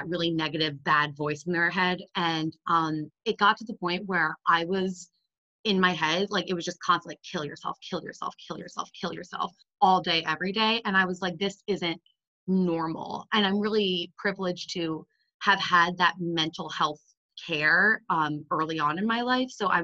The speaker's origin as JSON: {"language": "English", "town": "Dallas", "region": "Texas", "country": "United States", "also_born_or_lived": "Washington, D.C.", "lives_now": "Hanover, United States", "said": "So I'm from Dallas, Texas, right outside of Dallas. I went to University of Oklahoma, then I lived in DC for a while, and now I am at the Tuck School of Business at Dartmouth."}